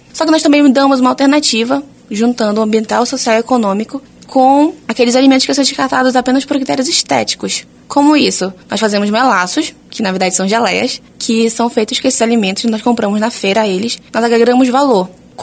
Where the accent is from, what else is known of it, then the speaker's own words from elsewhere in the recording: Belém, Pará, Brazil; Então, eu como belenense, como estudante de arquitetura e urbanismo